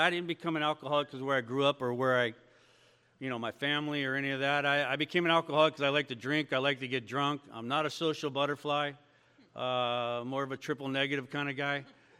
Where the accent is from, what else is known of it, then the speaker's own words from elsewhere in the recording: Torrance, California, United States; I grew up in Torrance, South Bay area.